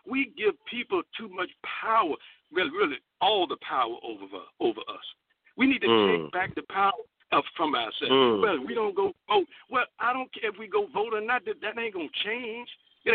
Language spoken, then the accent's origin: English; Virginia, United States; I remember growing up in Gilpin Court, and you may remember this, brother.